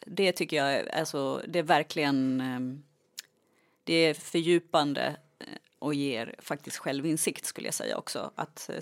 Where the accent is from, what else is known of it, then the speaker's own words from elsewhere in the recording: Sandviken, Gävleborg County, Sweden; Det finns det ju igen i Sandviken där jag är ifrån.